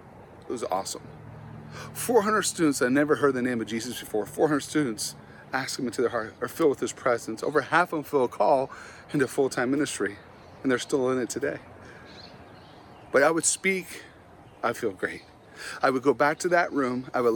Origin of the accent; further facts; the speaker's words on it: Lafayette, California, United States; I grew up in Lafayette, California, right by Berkeley.